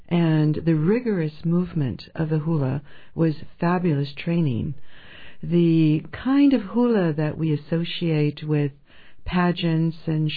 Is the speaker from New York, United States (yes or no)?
no; Hawaii, United States; moved away as an adult; now in Paris, France; That's right. I grew up in Hawaii, in Manoa Valley, and went to Paris, France, as an art history student.